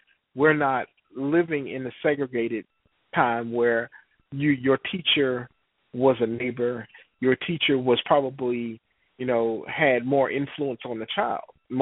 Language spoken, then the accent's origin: English; Miami, Florida, United States; I lived in growing up in Miami, and I was saying, looking at some of the things that was happening, and I said to, remember saying to my grandma, you know, I want to move to the north where everything is good.